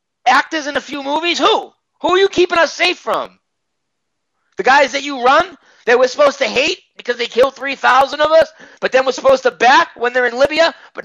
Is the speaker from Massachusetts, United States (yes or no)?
yes; Boston, Massachusetts, United States; No, I'm from Boston, buddy, not New York.